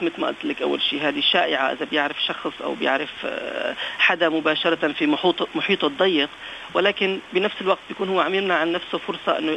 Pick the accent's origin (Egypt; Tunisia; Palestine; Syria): Syria; now in Australia; اللي ميزنا نحن كمكتب للسوريين انه نحن سوريين واهل البلد